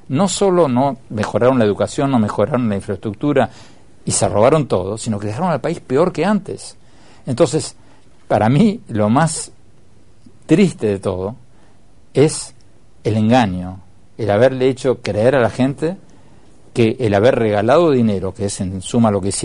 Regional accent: Argentina; yo espero, como argentino, como alguien que quiere a la Argentina

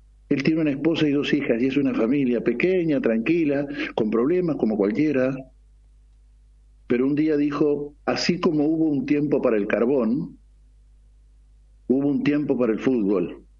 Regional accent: Argentina; los argentinos somos colombianos con camiseta argentina

